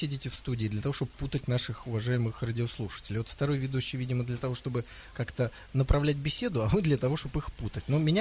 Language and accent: Russian; Saint Petersburg, Russia; чем, скажем, там в Санкт-Петербурге, откуда я родом.